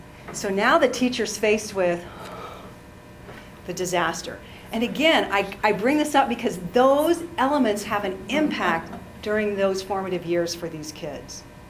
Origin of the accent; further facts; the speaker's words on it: Kenton, Ohio, United States; also born or lived in Wapakoneta; And I'm from Ohio, and the name of the town is Wapakoneta. And I grew up in Kenton, and Wapakoneta is about 40 miles.